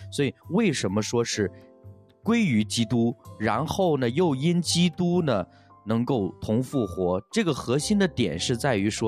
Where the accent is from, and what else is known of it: China